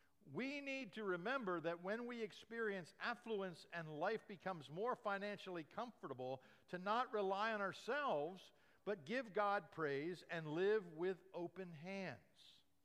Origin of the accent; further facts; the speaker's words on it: United States; I'm an American.